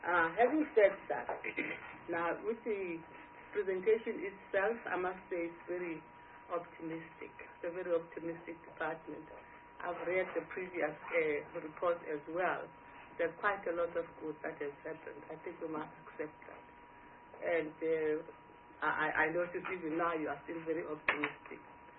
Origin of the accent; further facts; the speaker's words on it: Eastern Cape, South Africa; I come from the Eastern Cape too. I don't mean East London. I don't mean Port Elizabeth. I mean the actual village out there